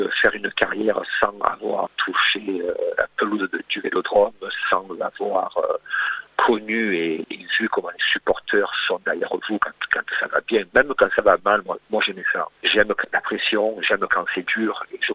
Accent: Marseille, Provence-Alpes-Côte d'Azur, France; Parce qu'en tant que Marseillais, quand moi j'allais chez le boucher ou le boulanger

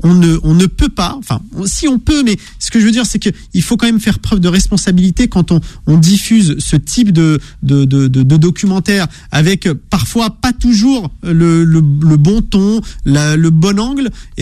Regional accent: La Courneuve, Île-de-France, France; Moi j'ai grandi au 4000 à la Courneuve, donc je peux vous dire, c'est une réalité, ce que vous décrivez.

